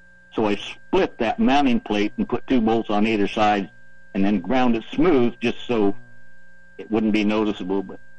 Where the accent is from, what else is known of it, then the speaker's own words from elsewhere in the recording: Michigan, United States; and that I was because I'm from Michigan. My family was there